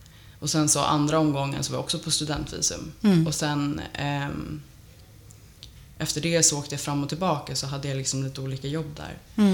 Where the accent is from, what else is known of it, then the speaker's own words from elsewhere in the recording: Stockholm, Stockholm County, Sweden; also born or lived in Turkey; Jag är uppvuxen i Stockholm.